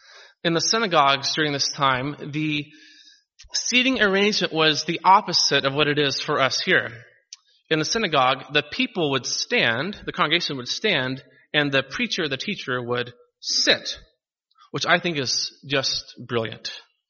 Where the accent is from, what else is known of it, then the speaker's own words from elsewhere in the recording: the South, United States; I'm a Southerner.